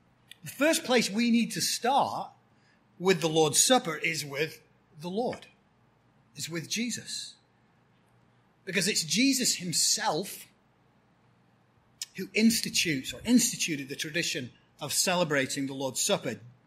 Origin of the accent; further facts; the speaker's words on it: England, United Kingdom; I was raised in the Roman Catholic tradition back in England